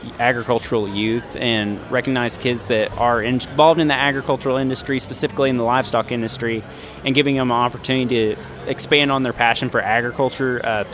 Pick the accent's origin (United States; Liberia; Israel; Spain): United States; Sweetwater, Oklahoma; It's just kind of, in my personal experience, growing up in Sweetwater, Oklahoma, a very rural town, seeing the value of legal assistance.